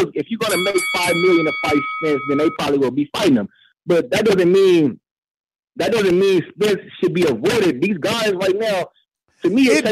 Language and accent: English; Oakland, California, United States; from East Oakland.